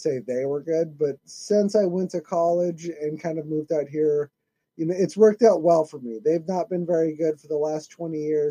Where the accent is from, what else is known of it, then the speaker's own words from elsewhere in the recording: Lincoln, Nebraska, United States; moved away as an adult; also born or lived in Texas; I'm from Lincoln, Nebraska, and if anyone remembers the Capitals game, that's the capital of Nebraska. I grew up there, lived there for the first 18 years of my life, and then I went to school in Texas, specifically North Texas, to study jazz drum set.